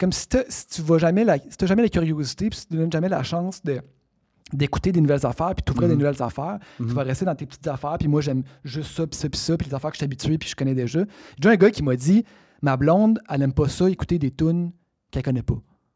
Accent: Quebec, Canada; moi, j'ai grandi au Québec, mais j'ai jamais vraiment écouté de musique

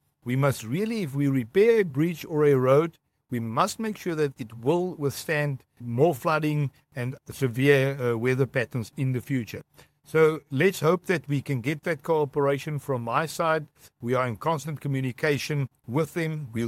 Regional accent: Tzaneen, Limpopo, South Africa; I grew up in Tzaneen.

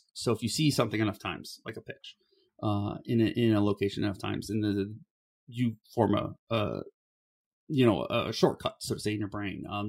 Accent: Ohio, United States; I grew up in Ohio, which is not that far from coal country.

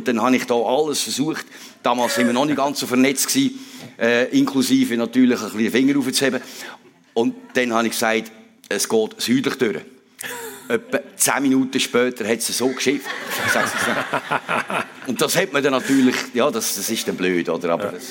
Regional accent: Switzerland; außer ich bin im Seetal aufgewachsen.

